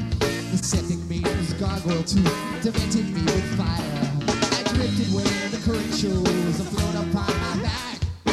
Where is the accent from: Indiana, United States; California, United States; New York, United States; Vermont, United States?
Vermont, United States; but we're from the States, we're from Vermont, and I want to thank you for listening tonight.